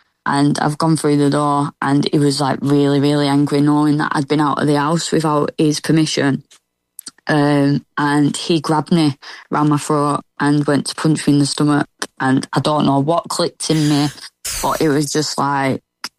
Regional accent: Oldham, North West England, United Kingdom; I was from Oldham and I travelled down to Essex.

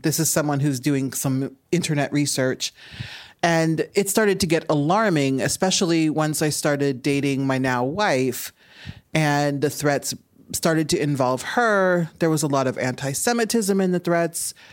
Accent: Omaha, Nebraska, United States; And I'm from Omaha, Nebraska. So, oh my God, go Huskers.

